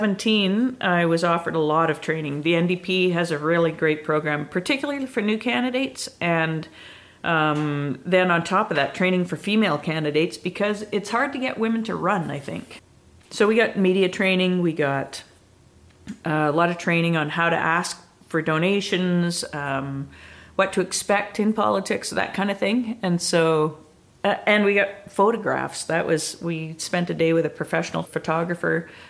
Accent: Quebec, Canada; born there; also born or lived in Northern Ontario / Fort McMurray; now in Salmon Arm, Canada; I would say I'm completely rootless. I'm not really from anywhere. I was born in Quebec. I spent a lot of time in Northern Ontario. I lived as far north as you can go in BC without leaving the province. I lived in Fort McMurray during my teenage years.

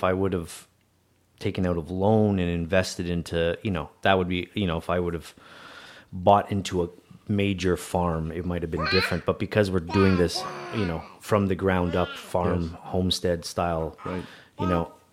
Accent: Montreal, Quebec, Canada; And I grew up in Montreal in a very dense, small city. So, you know, neighbors 5 feet away on in every direction.

